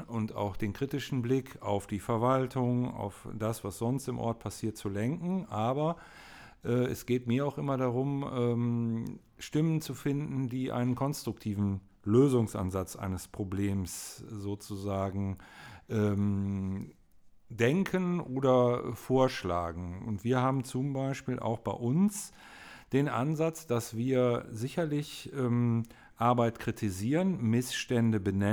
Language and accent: German; Düsseldorf, North Rhine-Westphalia, Germany; also born or lived in Hamburg; Ich stamme gebürtig aus Hamburg, bin 54 Jahre alt, in Düsseldorf aufgewachsen. Meine Eltern kamen beide aus Mettingen